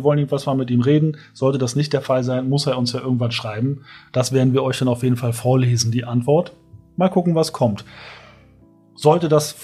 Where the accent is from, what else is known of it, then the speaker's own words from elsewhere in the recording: Berlin, Germany; Ich komme aus Berlin, ich lese aber trotzdem Bayerische Zeitung.